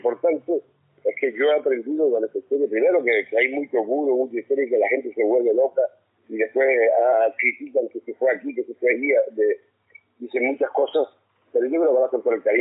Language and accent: Spanish; Canary Islands, Spain; born there; now in Puerto Lajas, Spain; yo no vivo en Tenerife. Yo nací en Tenerife, que vine en Tenerife, ya voy a buscar en Tenerife. Yo vivo en Puerto Laja.